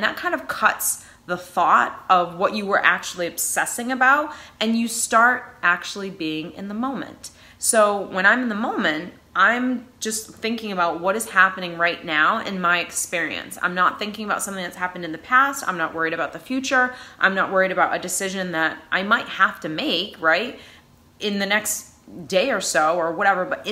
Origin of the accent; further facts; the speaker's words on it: New England, United States; accent: New England; that's my New England accent